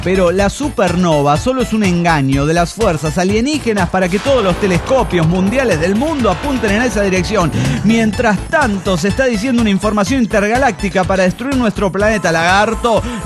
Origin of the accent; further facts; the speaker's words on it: Cuajimalpa, Mexico City, Mexico; de Cuajimalpa, DF mexicano.